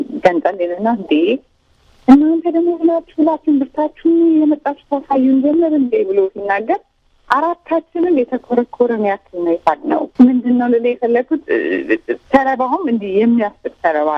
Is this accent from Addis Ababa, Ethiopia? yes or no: yes; Addis Ababa, Ethiopia; እኔ እንዳልኩ የተወለድኩት 5 ኪሎ ነው። ያደግኩትም የኖርኩትም አብዛኛውን ጊዜ እዛው 5 ኪሎ ውስጥ ነው።